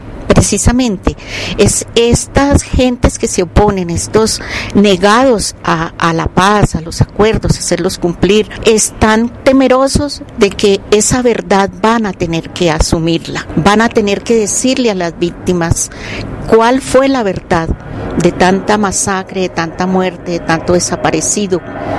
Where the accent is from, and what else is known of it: Colombia